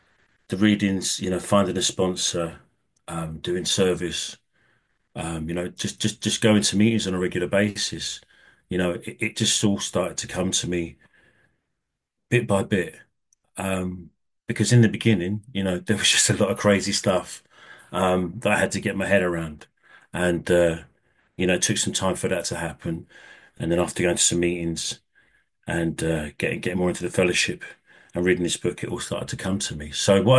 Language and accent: English; London, United Kingdom; moved away as an adult; now in Netherlands; I live in the Netherlands, but I'm originally from London. I moved here 20 years ago, and my journey with NA started out about 22 years ago in London